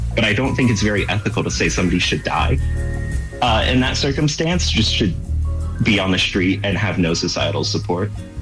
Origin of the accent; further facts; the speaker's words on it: Texas, United States; I'm from Texas, so I don't know what happens when you get cold.